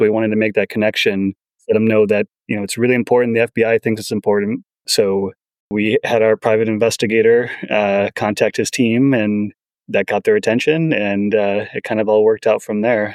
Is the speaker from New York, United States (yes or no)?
yes; New York, United States; And, you know, I grew up in Western New York.